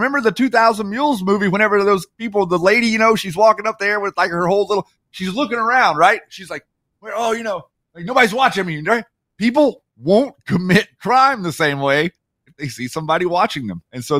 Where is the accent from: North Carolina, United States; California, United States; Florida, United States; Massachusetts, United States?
North Carolina, United States; born there; now in Oregon, United States; And, you know, I was born in North Carolina. I grew up back east and came to Oregon.